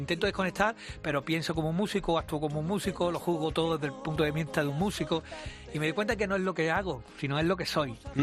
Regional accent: Seville, Andalusia, Spain; Yo soy de Sevilla capital

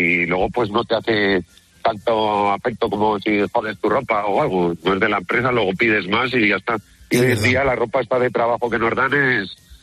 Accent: Eibar, Basque Country, Spain; yo soy del norte, yo soy de Eibar.

